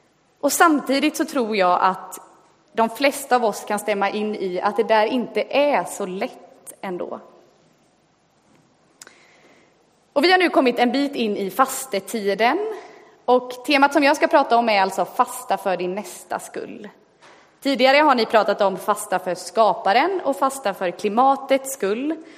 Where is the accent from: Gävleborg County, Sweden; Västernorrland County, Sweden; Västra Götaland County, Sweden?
Västra Götaland County, Sweden; Gothenburg; now in Stockholm, Sweden; och jag är göteborgare i både grunden och i hjärtat, men lever just nu i exil i Stockholm där jag läser till pastor på Teologiska högskolan.